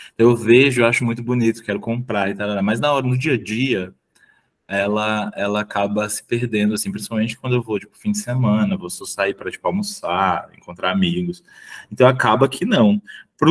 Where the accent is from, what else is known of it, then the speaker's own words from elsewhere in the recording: Natal, Rio Grande do Norte, Brazil; now in São Paulo, Brazil; eu sou natural de Natal, Rio Grande